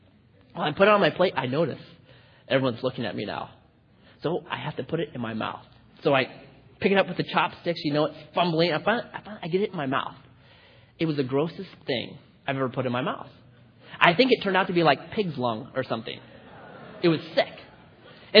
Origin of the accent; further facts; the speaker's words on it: Grants Pass, Oregon, United States; I was born in Grants Pass. Not born in Grants Pass, raised in Grants Pass.